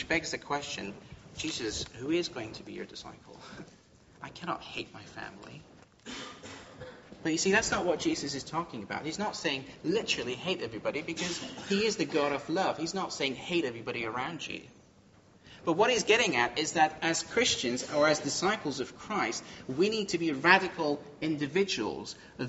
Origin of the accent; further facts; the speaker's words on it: Iran; I come from a Muslim background. I come from Iran originally. I was a pretty devout Muslim when I was young.